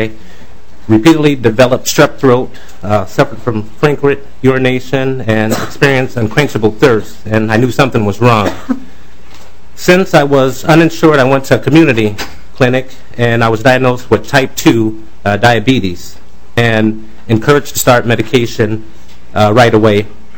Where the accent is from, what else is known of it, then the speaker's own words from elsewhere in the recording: St. Paul, Minnesota, United States; I'm from St. Paul.